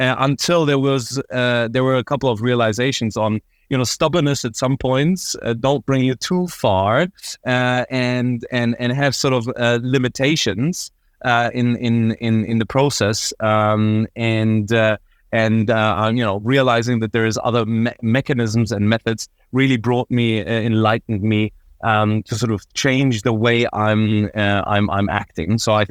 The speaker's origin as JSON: {"language": "English", "region": "Berlin", "country": "Germany", "tie": "born or raised there", "said": "I'm born and raised in Berlin. I really identify myself as a Berliner"}